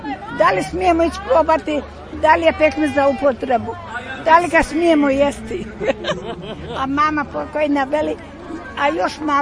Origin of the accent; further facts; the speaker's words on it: Bosnia & Herzegovina; kod nas u Bosni se nije pekmez stavljao u flaše